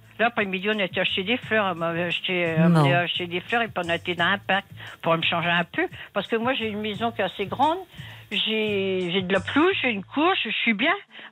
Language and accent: French; Beauvais, Hauts-de-France, France; a dit chimio à Paris. On est de Beauvais, forcément.